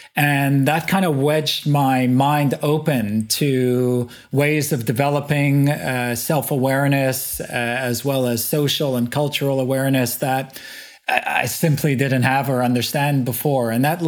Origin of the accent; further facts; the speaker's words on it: Montreal, Quebec, Canada; moved away; born and bred in Montreal in Canada, always aspired to kind of build my life outside of the community that I grew up in, left Canada in 1992 and kind of haven't been back since.